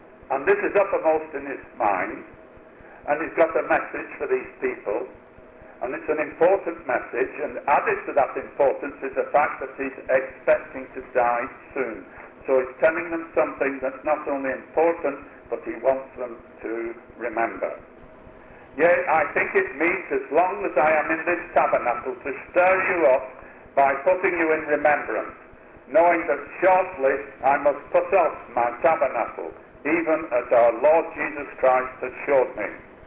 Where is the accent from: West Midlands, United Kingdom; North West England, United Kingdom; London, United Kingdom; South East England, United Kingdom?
North West England, United Kingdom; We are from the United Kingdom, England. You might have heard of Manchester.